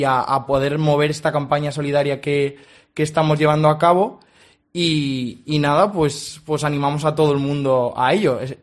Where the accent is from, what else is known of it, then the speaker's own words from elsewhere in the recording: Sanzoles, Castile and León, Spain; yo soy de Sanzoles, de uno de los pueblos de esta provincia. Y nada, pues tengo 23 años y actualmente me encuentro terminando un máster de producción artística. De Valencia, sí.